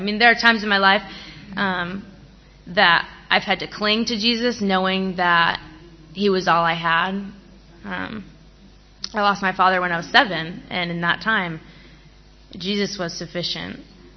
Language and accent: English; Maine, United States; I am not from 20 minutes outside of Los Angeles. I'm from Maine, which, fun fact, is the only state that's a one-syllable word.